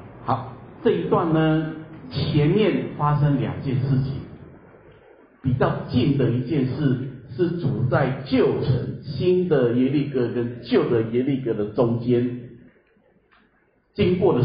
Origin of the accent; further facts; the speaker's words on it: Taiwan; 我们今天我们台湾人常说的比登天还难的意思